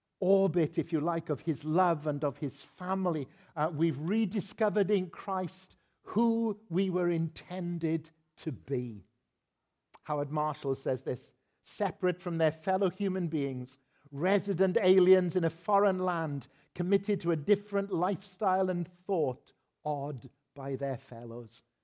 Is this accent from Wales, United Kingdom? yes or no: yes; Wales, United Kingdom; I don't mean that I'm an exile from Wales. I am that, but that's not what I mean.